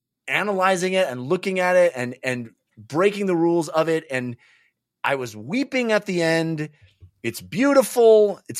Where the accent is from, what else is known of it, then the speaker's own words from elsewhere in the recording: California, United States; Where I grew up, you know, I grew up in the Bay Area.